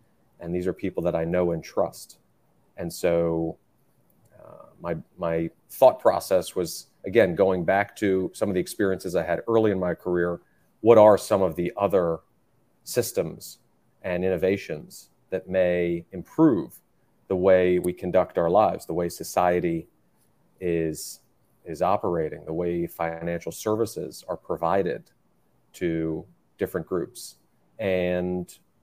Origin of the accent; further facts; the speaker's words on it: New York, United States; I grew up in New York and started my career in Washington, D.C.